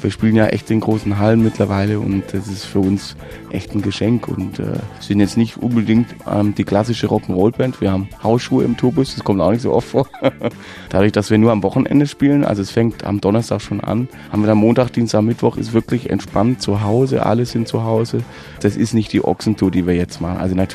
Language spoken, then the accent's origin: German; Southern Germany, Germany; Das ist bei uns in Süddeutschland ist so, dass man Autos mit Klopapierrolle umwickelt oder man Tapetenkleister auf Autos verschüttet oder Gartentürchen aushängt oder Mülleimer versteckt.